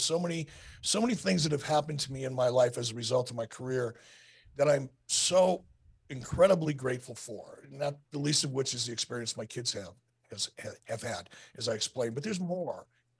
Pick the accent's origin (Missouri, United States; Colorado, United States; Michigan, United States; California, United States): Michigan, United States; Detroit; I remember as a kid growing up in Detroit with my dad listening to some of Muhammad Ali's fights on the radio